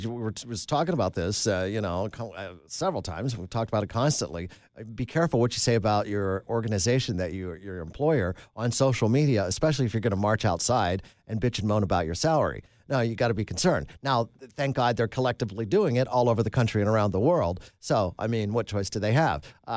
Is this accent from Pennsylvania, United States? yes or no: yes; Pennsylvania, United States; I go to my hometown in Pennsylvania and I see retired people working in there just to make ends meet.